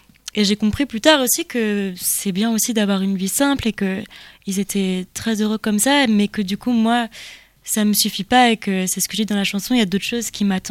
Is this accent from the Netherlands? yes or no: no; Saint-Lô, Normandy, France; C'est Saint-Lô en Normandie. Je suis originaire de Saint-Lô.